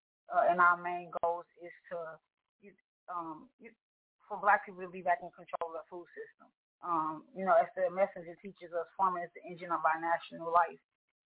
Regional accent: St. Louis, Missouri, United States; I'm from St. Louis, Missouri.

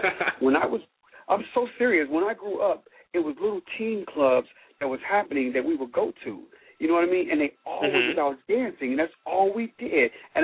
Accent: Cincinnati, Ohio, United States; born or raised there

